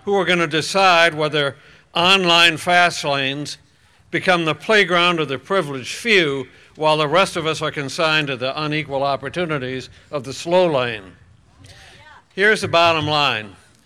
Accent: Madison, Wisconsin, United States; right down the road in Madison, Wisconsin. This state, my home state, is home to a long, proud line of progressives

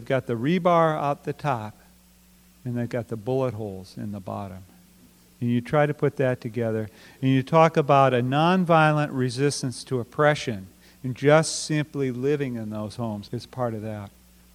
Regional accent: United States; We're American.

